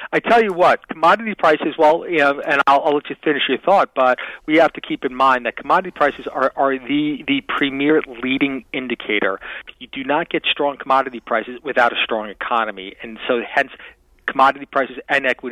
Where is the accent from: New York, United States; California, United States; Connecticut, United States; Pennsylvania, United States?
Pennsylvania, United States; In my home state here in Pennsylvania